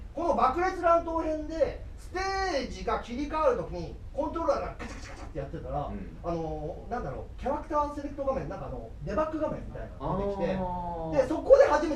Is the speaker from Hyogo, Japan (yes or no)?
no; Nagasaki, Japan; 僕は長崎出身なんですけど